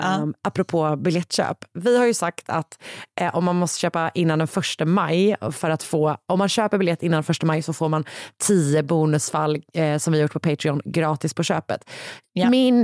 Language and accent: Swedish; Gothenburg, Västra Götaland County, Sweden; Min hemstad.